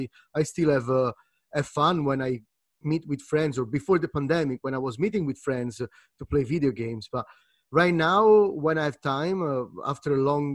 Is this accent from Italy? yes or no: yes; Italy; You know, like you're from UK, I'm from Italy, so you know the football back home is pretty strong.